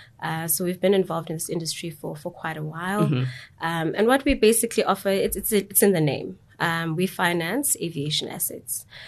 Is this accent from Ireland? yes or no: no; South Africa; I think even as a South African, you find now you fly more to Cape Town